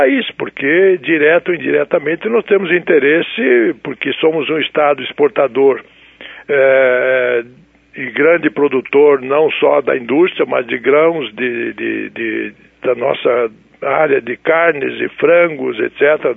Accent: Paraná, Brazil; also born or lived in Rio Grande do Sul; Vim para o Paraná ainda criança para fazer, na época, então, o ginásio científico e fiquei aqui no estado

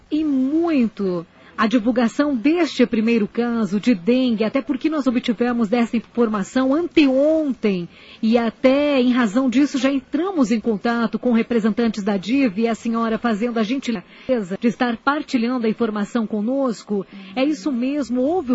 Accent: União da Vitória, Paraná, Brazil; Nós somos de União da Vitória, aqui no Paraná, cidade irmã de Porto União.

